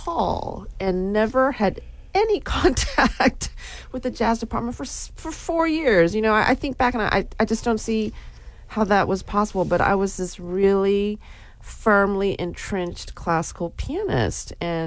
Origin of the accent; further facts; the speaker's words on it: Houston, Texas, United States; I'm from Houston, Texas.